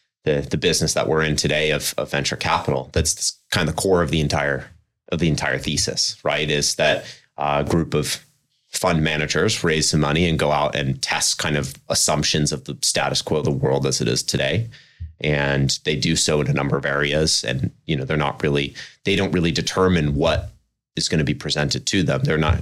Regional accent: United States; I mean, obviously I'm American, was born here in the US, will always be American

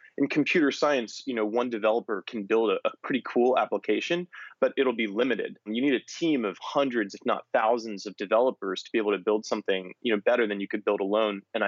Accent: Maryland, United States; I'm from a very rural area. I'm from Southern Maryland. So where I grew up, you know, I built a barn when I was younger with my father, drilled fence posts.

